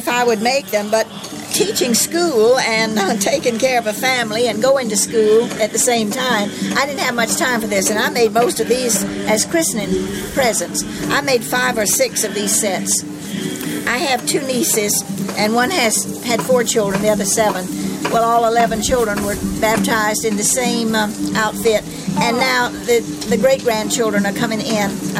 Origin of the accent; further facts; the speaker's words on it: Georgia, United States; moved away as an adult; Well, I came, you're talking about Georgia. I came from Georgia to teach school.